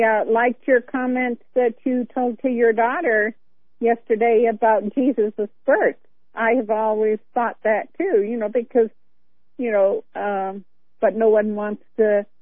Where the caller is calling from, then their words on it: Clearfield, Utah, United States; I'm fine. I'm calling from Clearfield, Utah.